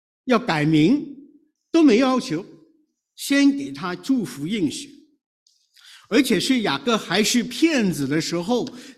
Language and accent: Chinese; China; 就是我们中国人求占问卜的那个一反一正的那个叫圣杯啊